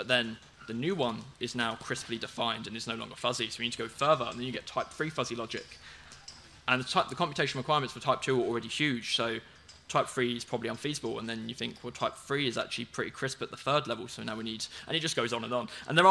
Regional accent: England, United Kingdom; Metric imperial, I'm English.

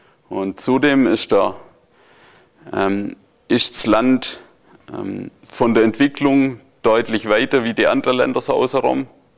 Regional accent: Germany

